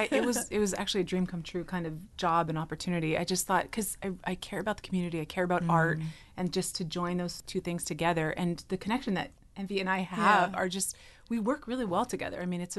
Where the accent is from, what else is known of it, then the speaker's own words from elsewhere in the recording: Arizona, United States; also born or lived in Florida; Well, I'm originally from Arizona, but at the time when I first came up, my husband and I and our kids were living in Florida.